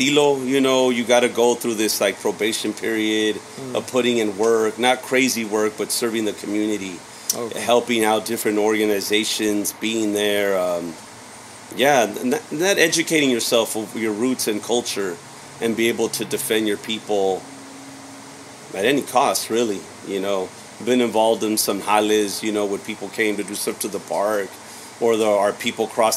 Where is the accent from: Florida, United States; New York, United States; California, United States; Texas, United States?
California, United States; Los Angeles; Originally born and raised in Los.